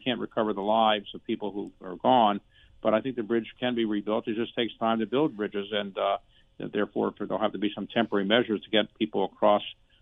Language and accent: English; Baltimore, Maryland, United States; It wasn't actually built when I was growing up in Baltimore.